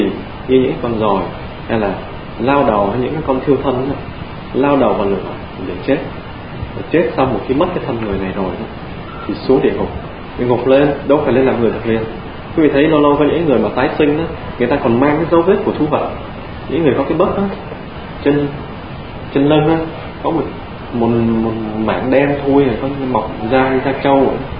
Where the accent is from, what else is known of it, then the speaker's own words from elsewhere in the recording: France; Quý vị nào không biết tôi thì tôi giới thiệu là tôi bên Pháp sang, không phải Mỹ. Tôi là dân Pháp.